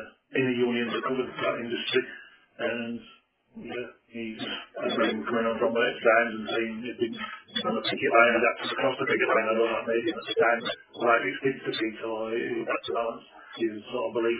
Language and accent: English; Wales, United Kingdom; From a teenager growing up in Wales